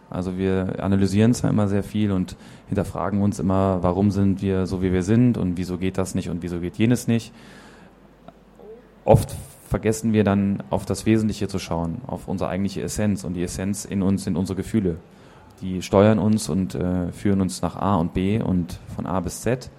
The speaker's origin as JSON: {"language": "German", "town": "Bonn", "region": "North Rhine-Westphalia", "country": "Germany", "said": "Genau, ich komme aus Bonn."}